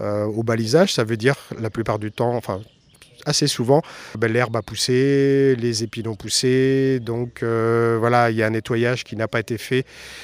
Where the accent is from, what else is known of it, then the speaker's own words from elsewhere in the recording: Pays de la Loire, France; Alors, je suis vendéen, mais du bocage.